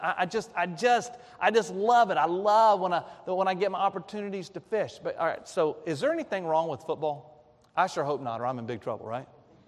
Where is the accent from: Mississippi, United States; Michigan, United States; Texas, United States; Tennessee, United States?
Tennessee, United States; Knoxville; born there; I was born in Tennessee. I was born up in Knoxville. That's where I was born.